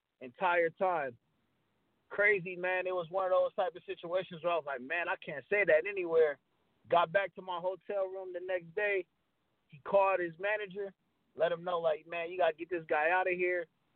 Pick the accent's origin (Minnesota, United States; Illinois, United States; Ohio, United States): Minnesota, United States; St. Paul; I'm from St. Paul, Minnesota.